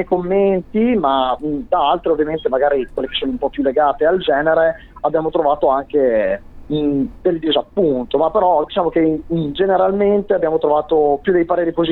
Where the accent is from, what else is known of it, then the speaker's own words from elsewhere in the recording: Modena, Emilia-Romagna, Italy; abbiamo suonato dalle nostre parti, a Modena